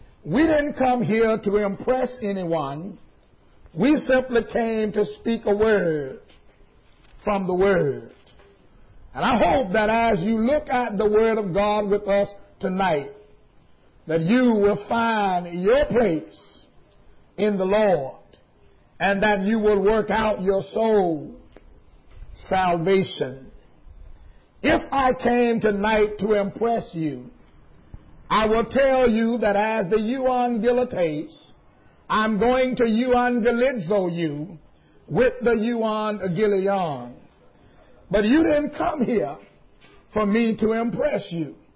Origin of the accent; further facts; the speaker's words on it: Greenville, Mississippi, United States; now in Pontiac, United States; Now, I preach in Pontiac, Michigan, but I'm originally from Greenville, Mississippi, and that's in the Deep South.